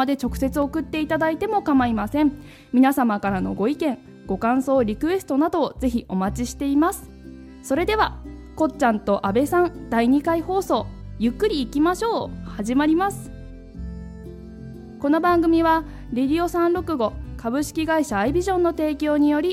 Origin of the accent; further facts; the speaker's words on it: Saitama, Japan; 昨日は私埼玉県民なんで結構昨日埼玉すごくあったかくて今日すごく寒いじゃないですか。